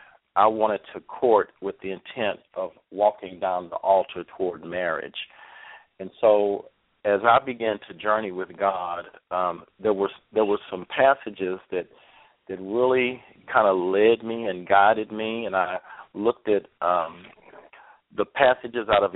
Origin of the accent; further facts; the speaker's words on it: Houston, Texas, United States; because I was raised in the Houston area, and part of my difficulty growing up was I was raised in a community where my family was quite large and very extended